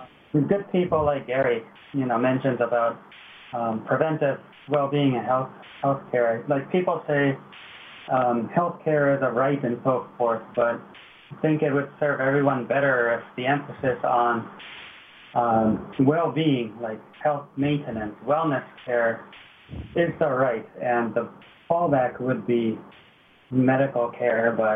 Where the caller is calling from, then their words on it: Japan; Sorry, it must be because I'm using Skype from Japan.